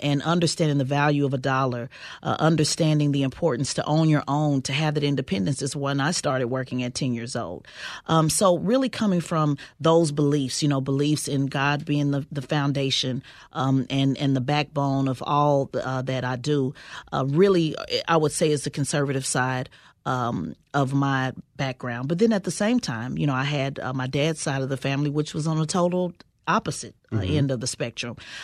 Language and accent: English; Oklahoma City, Oklahoma, United States; But growing up in Oklahoma City, which is a part of the Bible Belt, a lot of the views that conservatives believe now are very similar to what I grew up